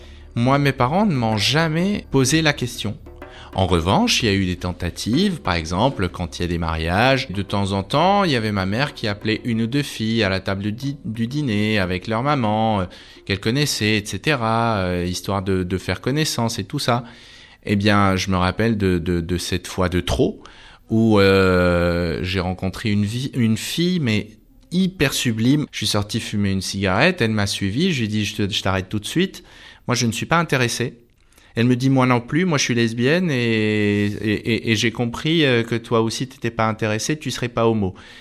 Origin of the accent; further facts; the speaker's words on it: Rabat, Rabat-Salé-Kénitra, Morocco; moved away as an adult; Je suis né et j'ai grandi au Maroc, où j'ai passé 28 ans de ma vie. C'était à Rabat, la capitale, dans un quartier populaire où la vie ne s'arrête pas.